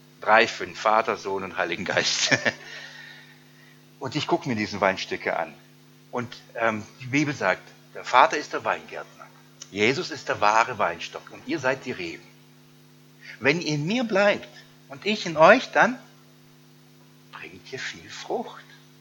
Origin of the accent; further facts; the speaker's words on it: Baden-Württemberg, Germany; Ich komme aus dem Schwabenland. Schaffen, schaffen, Häusle bauen.